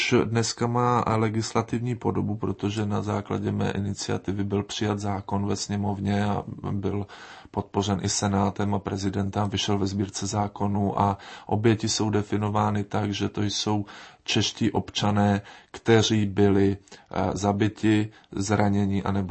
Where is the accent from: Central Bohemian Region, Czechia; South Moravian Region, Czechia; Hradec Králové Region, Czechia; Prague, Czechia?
Central Bohemian Region, Czechia; Lysá nad Labem; protože jsem se narodil a žiju v Lysé nad Labem, která je 4 kilometry od Milovic